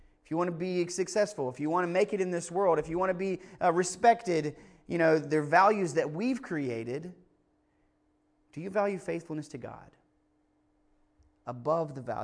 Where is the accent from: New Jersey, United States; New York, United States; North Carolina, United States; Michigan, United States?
North Carolina, United States; Kill Devil Hills; "In your city, I'm from Kill Devil Hills." I'm like, "Excuse me? Kill Devil Hills."